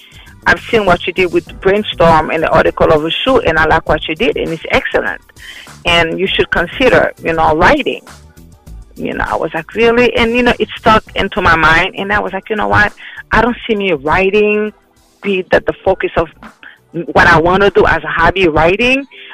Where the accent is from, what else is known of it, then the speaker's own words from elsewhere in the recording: Queens, New York, United States; also born or lived in Haiti; I was born in Haiti, raised in New York.